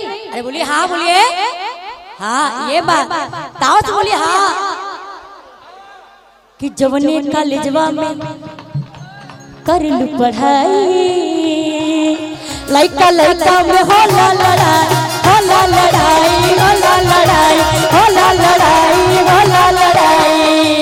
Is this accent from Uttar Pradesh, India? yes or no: yes; Varanasi, Uttar Pradesh, India; क्योंकि मैं काशी से हूँ, काशी बनारस, जहाँ के हर एक रस में है बना हुआ, उसी को बोलते हैं बनारस।